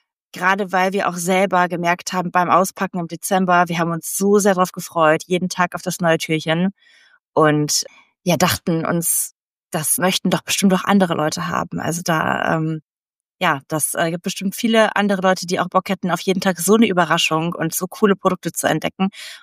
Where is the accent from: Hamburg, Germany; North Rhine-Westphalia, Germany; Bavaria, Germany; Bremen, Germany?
North Rhine-Westphalia, Germany; Cologne; Ich komme aus Köln